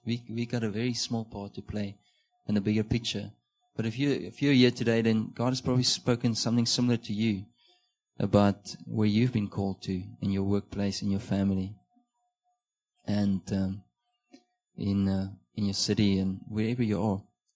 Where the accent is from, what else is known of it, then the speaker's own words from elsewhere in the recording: Namibia; And I'm from Namibia, so there's no reason why I should come to Natal.